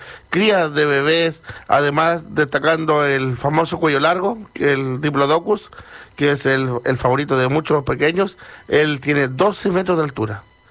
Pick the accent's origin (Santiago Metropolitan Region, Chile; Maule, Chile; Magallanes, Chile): Maule, Chile; Talca; Ah, soy de Talca.